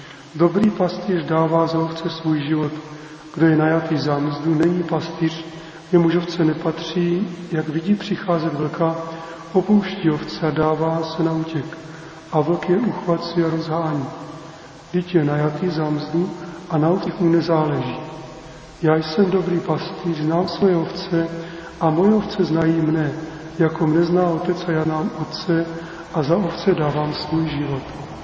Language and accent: Czech; Moravia, Czechia; Ještě víte, to se říkávalo u nás na Moravě.